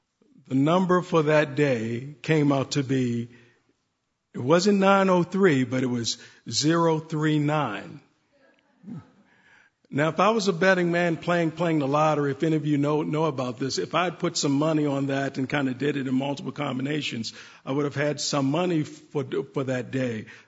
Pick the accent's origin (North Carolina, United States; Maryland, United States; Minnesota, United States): Maryland, United States; Baltimore; around 10 years old, growing up in Baltimore